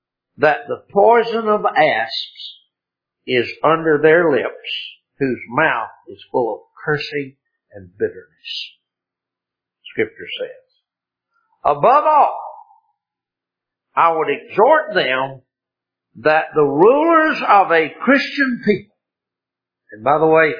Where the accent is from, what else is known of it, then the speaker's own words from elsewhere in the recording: Abbeville, South Carolina, United States; Of course, his office was on the square in my hometown, Abbeville. He practiced law within, I don't know, mile and a half, 2 miles of my home